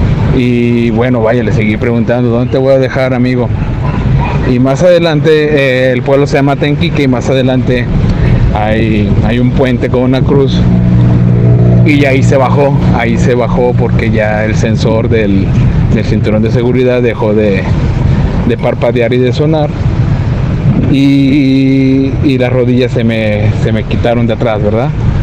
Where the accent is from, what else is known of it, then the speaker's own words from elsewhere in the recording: Ciudad Guzmán, Jalisco, Mexico; Yo soy de acá de Jalisco, de Ciudad Guzmán.